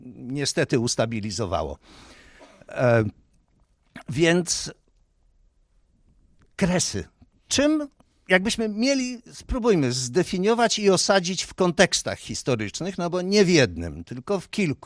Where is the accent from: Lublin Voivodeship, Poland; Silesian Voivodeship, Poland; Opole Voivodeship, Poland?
Lublin Voivodeship, Poland; Lublin; Ja jestem z Lublina.